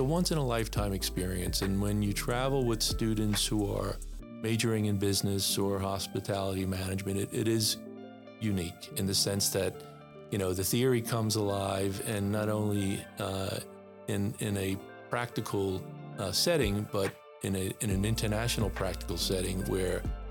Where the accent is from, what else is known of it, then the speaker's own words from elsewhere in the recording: East Coast, United States; So I'm from the East Coast, yeah, which is a very different weather pattern.